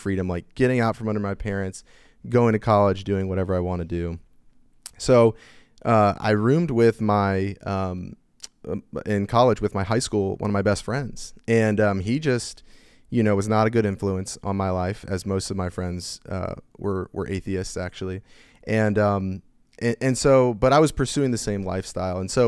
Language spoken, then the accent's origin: English; Gainesville, Virginia, United States; Yeah, I'm a Nova native. It's rare.